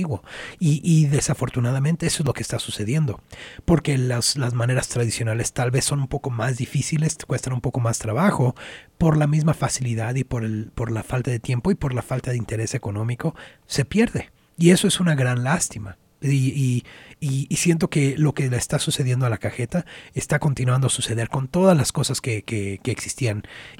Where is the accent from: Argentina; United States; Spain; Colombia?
United States; born there; yo siendo chicano, yo habiendo nacido aquí en Estados Unidos, yo sabía que mi familia venía de México, pero no sabía qué significaba.